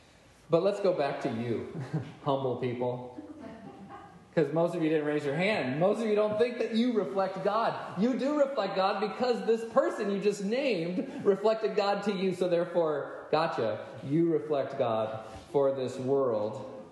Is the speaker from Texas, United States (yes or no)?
yes; Texas, United States; I grew up in Texas. Maybe that's what it is.